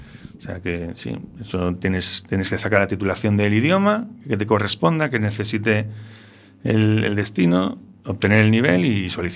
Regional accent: A Coruña, Galicia, Spain; also born or lived in Barcelona; mi padre trabajaba allí, se conocieron allí y tuvieron allí 3 hijos, yo fui el mayor, nací allí, pero bueno, siempre he dicho que soy coruñese.

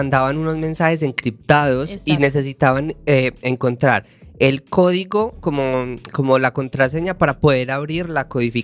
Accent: Antioquia, Colombia; accent: paisa; Que soy paisa, déjeme hablar paisa.

